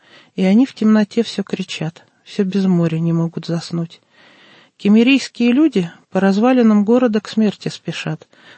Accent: Moscow, Russia; мы из Москвы

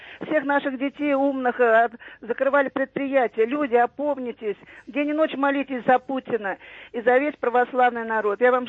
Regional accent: Moscow, Russia; я коренная москвичка, родилась в 41-м году. Война началась, мне было только 2 месяца.

